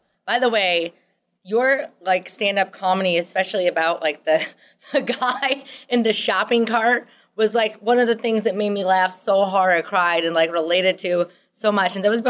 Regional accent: Midwest, United States; accent: Midwestern; so you can hear my Midwestern accent.

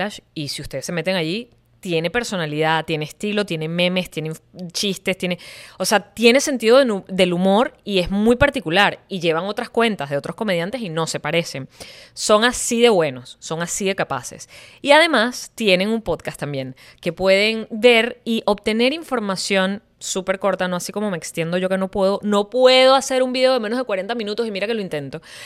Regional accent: Venezuela; que conocemos nosotros los venezolanos como paisa

